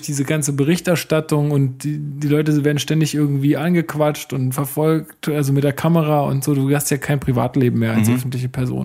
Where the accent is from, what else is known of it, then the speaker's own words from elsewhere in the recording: Berlin, Germany; also ich komme ja ursprünglich aus Berlin, deswegen betrifft mir